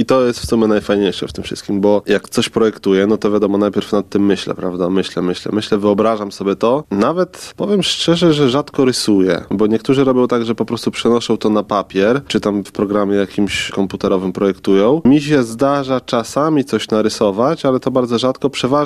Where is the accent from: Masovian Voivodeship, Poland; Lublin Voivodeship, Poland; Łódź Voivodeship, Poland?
Lublin Voivodeship, Poland; Wychowywałem się na wsi pod Suścem.